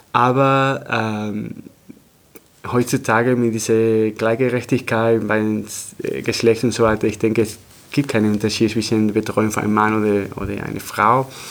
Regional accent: Tenerife, Canary Islands, Spain; German is a second language; moved away; Ich komme aus Teneriffa, das war eine kleine Insel, wo ich wenige Möglichkeiten zu entwickeln hatte.

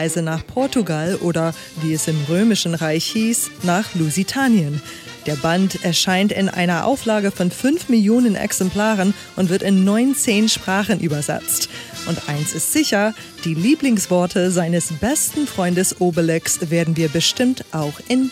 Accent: United States; German is a second language; now in Germany; In Europa kennen sie viele, in den USA, wo ich herkomme, dagegen nie gehört.

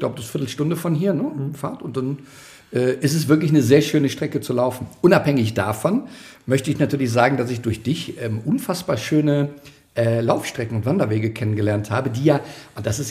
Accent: Rhineland, Germany; Also wir als Rheinländer

